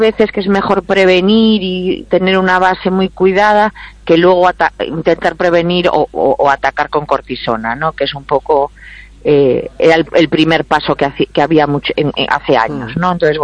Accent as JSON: {"language": "Spanish", "country": "Spain", "said": "y que nosotros somos españoles y que la tenemos en la mano"}